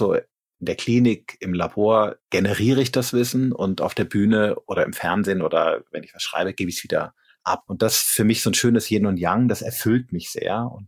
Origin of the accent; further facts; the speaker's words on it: Rhineland, Germany; Ja, ich komme aus dem Rheinland, gell?